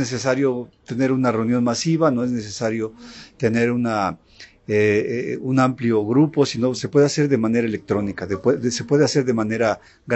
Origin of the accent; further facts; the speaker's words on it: Pachuca, Hidalgo, Mexico; soy pachuqueño, soy de Pachuca, conozco Pachuca.